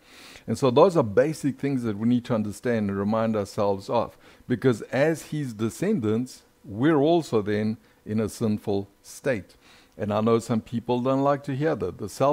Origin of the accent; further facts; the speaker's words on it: South Africa; now in United States; I grew up in South Africa, so my culture is South African more than anything else, although I'm becoming a very proud and blessed American every day that goes by. But as a child, as a teenager, I was raised in South Africa.